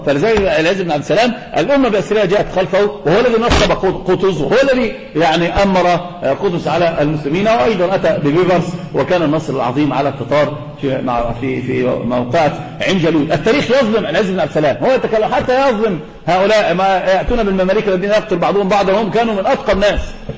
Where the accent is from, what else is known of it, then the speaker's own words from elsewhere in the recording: Egypt; الله هذا منتشر عندنا في مصر يا شيخ